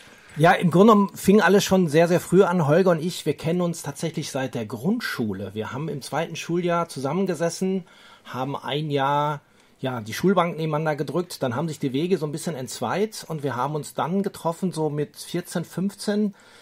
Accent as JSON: {"language": "German", "town": "Dortmund", "region": "North Rhine-Westphalia", "country": "Germany", "said": "Wir kommen ja beide aus Dortmund, die Innenstadt war sehr nah"}